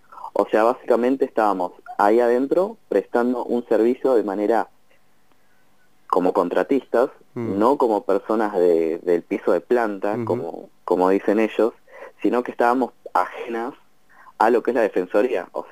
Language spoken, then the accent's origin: Spanish; La Plata, Buenos Aires Province, Argentina; Yo soy de acá de La Plata